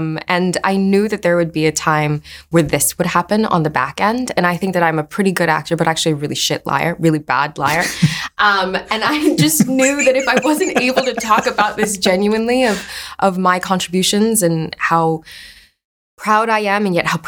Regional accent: Hawaii, United States; At the end of the day, I am from 808. I am born and raised in Hawaii.

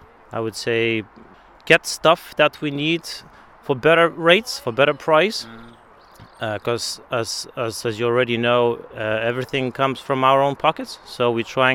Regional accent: Dungarvan, County Waterford, Ireland; I'm from Dungarvan myself, and I work as a carpenter.

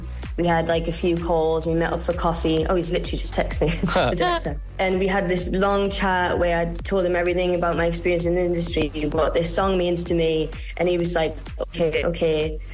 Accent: South Shields, North East England, United Kingdom; I'm from South Shields and we've got the best seaside.

